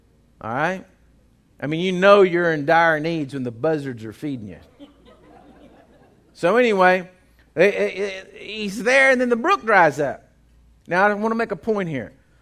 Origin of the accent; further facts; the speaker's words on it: Texas, United States; I said, I'm from Texas.